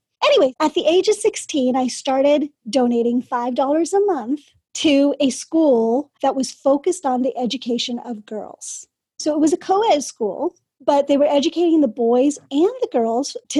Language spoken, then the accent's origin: English; California, United States; I was from California, right? I was an American girl